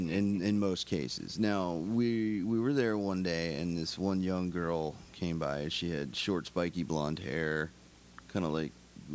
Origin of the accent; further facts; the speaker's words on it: United States; As being as an American, it was very hard for me